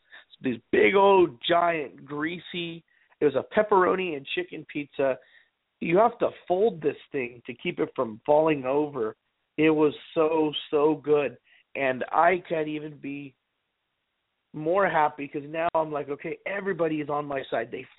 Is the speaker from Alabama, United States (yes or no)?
no; California, United States; I'm from California. Where I'm from, you could wear a fleece sweater and you could get away with it anywhere you're at here in this wonderful state.